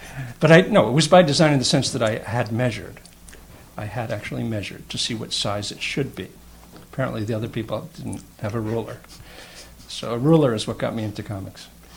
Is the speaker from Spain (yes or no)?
no; Levittown, New York, United States; also born or lived in Brooklyn; I was born in 1944 in Brooklyn. I grew up in Levittown, Long Island, the quintessential alienating American suburb